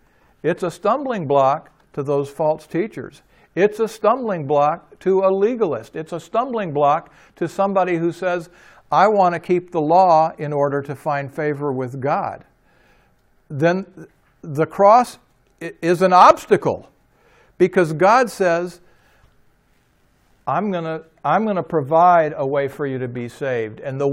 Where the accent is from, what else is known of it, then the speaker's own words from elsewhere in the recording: the South, United States; I grew up in the South, so it was all in our.